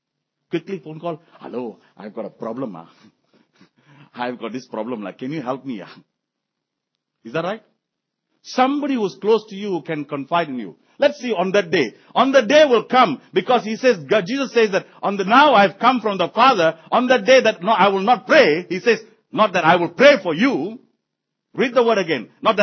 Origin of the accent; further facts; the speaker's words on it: Malacca, Malaysia; I think we have to go to Malacca for a while. I'll take you to my hometown.